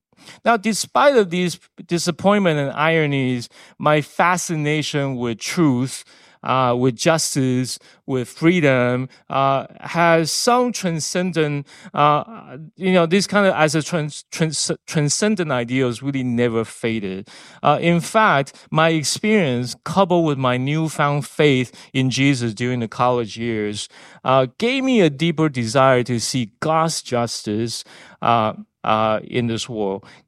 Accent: Taiwan; first language Taiwanese; English is a second language; I grew up along with my classmates were forbidden to speak my native tongue, Taiwanese, in school.

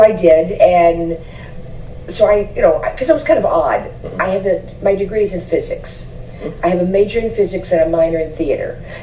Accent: Richland Hills, Texas, United States; I actually grew up in an area between Fort Worth and Dallas, an area called Richland Hills.

